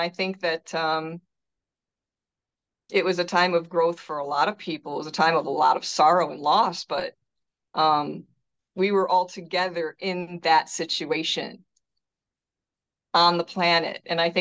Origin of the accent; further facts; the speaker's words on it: Detroit, Michigan, United States; Oh, well, it's just such a rich cultural place to be from.